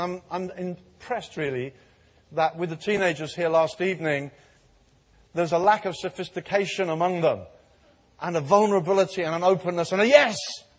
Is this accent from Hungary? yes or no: no; England, United Kingdom; I think as English people particularly, we're a bit prone to that.